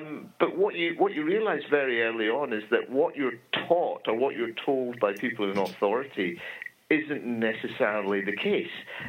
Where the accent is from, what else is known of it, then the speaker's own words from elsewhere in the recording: United Kingdom; I'd grown up in Britain my whole life. I'm born and raised in Britain. And though I'm of Indian origin and I speak Bengali and I understand the culture